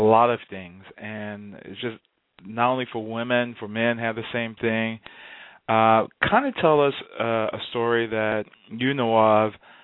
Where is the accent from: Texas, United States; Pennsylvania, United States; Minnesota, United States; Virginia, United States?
Texas, United States; Houston; just from a personal experience, I was raised in Houston.